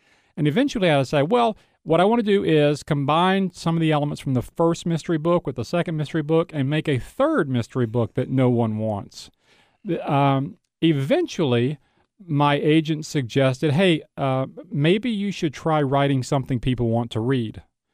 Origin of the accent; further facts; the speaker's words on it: Louisiana, United States; I grew up on the Louisiana-Arkansas border. My maternal grandmother lived just across the border in Columbia County, where most of these stories take place, and I lived on the Louisiana side, my parents.